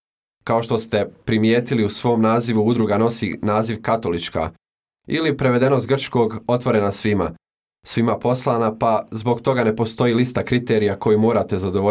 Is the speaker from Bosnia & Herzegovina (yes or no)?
yes; Vitez, Federation of Bosnia and Herzegovina, Bosnia & Herzegovina; Dolazim iz Viteza